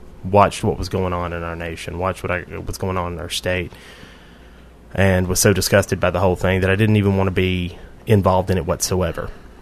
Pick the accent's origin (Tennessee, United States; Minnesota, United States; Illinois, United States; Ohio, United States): Tennessee, United States; I was born and raised right here in Rutherford County.